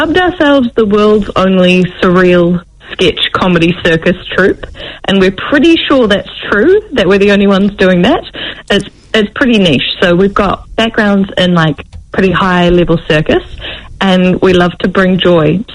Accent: Wellington, New Zealand; So growing up in Wellington

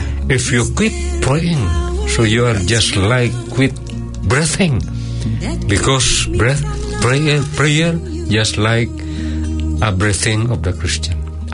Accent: Philippines; I even my eyes look like a Chinese, but I am still Filipino.

